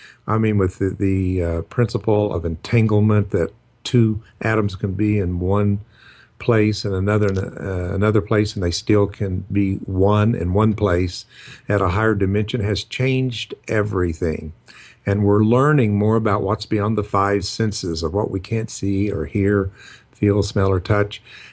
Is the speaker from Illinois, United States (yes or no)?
no; Tulsa, Oklahoma, United States; You know, I was raised in Tulsa, Oklahoma, and I was drug around to all these tent revival healers